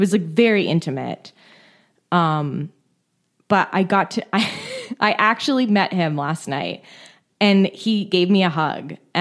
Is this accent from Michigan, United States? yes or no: no; San Francisco, California, United States; I told him I was from San Francisco and he went, Frisco.